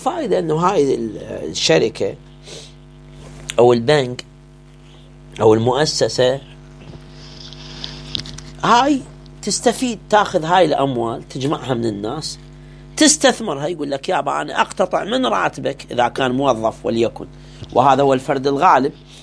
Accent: Iraq; احنا عندنا في العراق

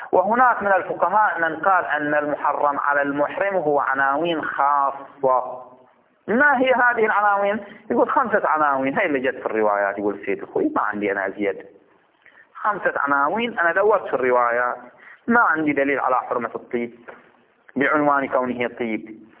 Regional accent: Bahrain; خب احنا عندنا في البحرين شي نسميه خطوبة

